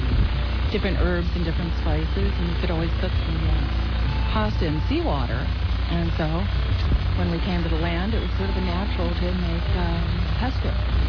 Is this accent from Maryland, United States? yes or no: yes; Annapolis, Maryland, United States; I grew up in Annapolis, Maryland, and came by way of the Seven Seas.